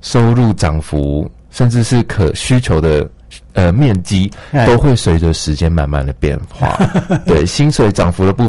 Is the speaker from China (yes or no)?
no; Kaohsiung, Taiwan; now in Taipei, Taiwan; 小时候在高雄住的可是透天的